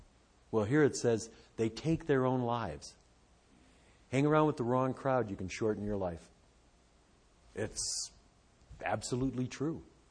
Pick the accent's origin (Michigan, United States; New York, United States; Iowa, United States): Michigan, United States; Detroit; You know, Charlie's from Texas and I'm from Detroit.